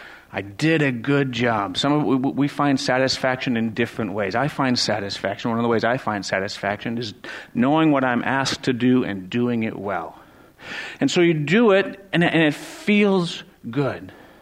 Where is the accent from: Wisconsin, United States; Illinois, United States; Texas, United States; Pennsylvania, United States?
Wisconsin, United States; I'm a guy from Wisconsin … I'm a member of Cedar Creek.